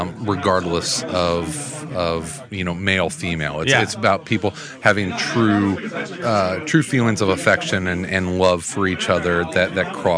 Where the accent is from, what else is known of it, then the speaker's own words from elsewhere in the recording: Illinois, United States; Dude, I'm from Southern Illinois.